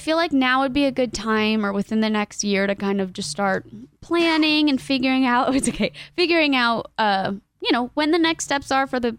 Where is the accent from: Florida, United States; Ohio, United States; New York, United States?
Florida, United States; Ocala; also born or lived in Miami; So I grew up in Florida, so we would just fish off the dock